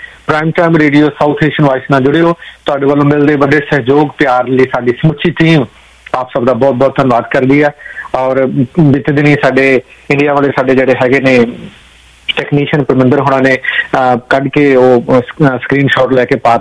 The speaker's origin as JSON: {"language": "Punjabi", "town": "Amritsar", "region": "Punjab", "country": "India", "tie": "born or raised there", "said": "ਮੈਂ ਵੀ ਅੰਮ੍ਰਿਤਸਰ ਦਾ ਰਹਿਣ ਵਾਲਾ, ਉਸ ਟਾਈਮ ਮੇਰੀ ਉਮਰ ਕਾਫੀ ਛੋਟੀ ਸੀਗੀ"}